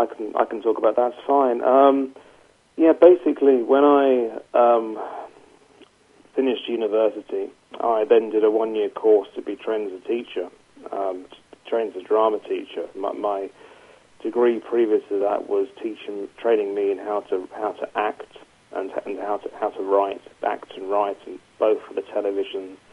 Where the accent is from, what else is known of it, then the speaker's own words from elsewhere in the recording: Worthing, South East England, United Kingdom; moved away as an adult; So I contacted a local language school in my hometown of Worthing and managed to get a job teaching English to foreign students there for a few weeks.